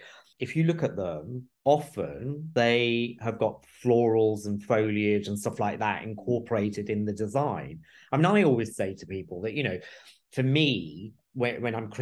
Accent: Mombasa, Coast, Kenya; now in United Kingdom; when we first moved to this country, because I was born in Mombasa, and my family, my parents and my siblings, we moved over to the UK

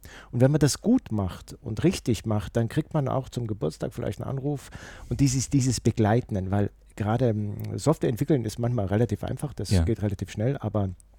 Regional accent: Bavaria, Germany; da hilft natürlich eine bayerische, und ich habe noch österreichische Roots, durchaus. Ich sage immer, ich komme aus dem Allgäu

